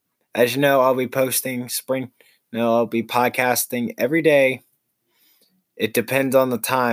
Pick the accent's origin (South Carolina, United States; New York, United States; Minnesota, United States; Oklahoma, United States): South Carolina, United States; Anderson; Little facts to know about me. I am from Anderson, South Carolina. I'm actually 18 years old.